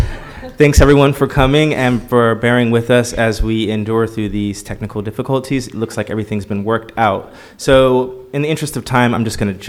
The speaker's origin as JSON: {"language": "English", "country": "United States", "tie": "born or raised there", "said": "my experience as a person of color growing up in the United States has shaped my outlook"}